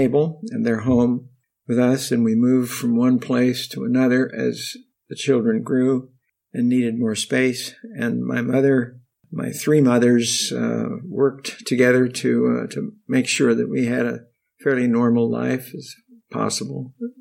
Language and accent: English; Independence, Missouri, United States; born there; I was born in Independence, Missouri, which is the headquarters of the Community of Christ, and before that, the RLDS church. And so I was born in 1929